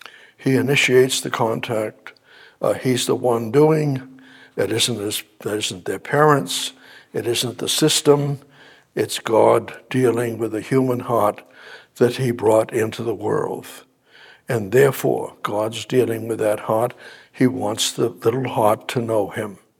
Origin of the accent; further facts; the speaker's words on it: Boston, Massachusetts, United States; I was raised up in Boston area, and Methodist Church and Methodism, traditional.